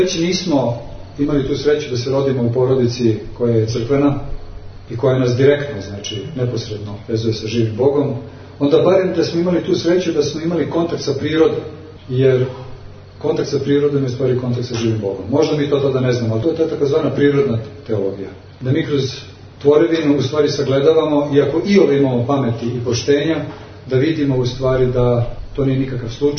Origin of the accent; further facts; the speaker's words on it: Belgrade, Serbia; Iako sam rođen u Beogradu, tamo odrastu do 27. svoje, ali nekako sam odrastao tamo.